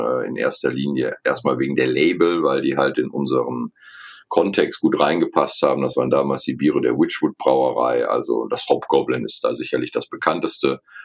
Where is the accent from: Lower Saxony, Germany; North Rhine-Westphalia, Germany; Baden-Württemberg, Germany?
North Rhine-Westphalia, Germany; Ich bezeichne mich immer als Rheinländer, um diese Problematik ein wenig zu umgehen. Tatsache ist, dass ich sehr jung war, als ich von Düsseldorf weg bin und dann nach Ratingen tatsächlich, nicht nach Düsseldorf, also als ich aus Köln weg bin.